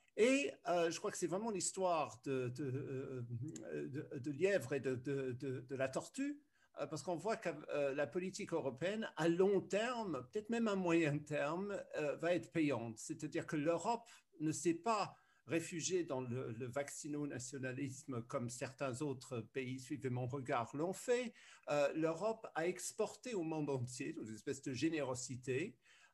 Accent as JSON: {"language": "French", "region": "South West England", "country": "United Kingdom", "tie": "born or raised there", "said": "Moi, j'ai grandi en Cornouailles dans les années 60."}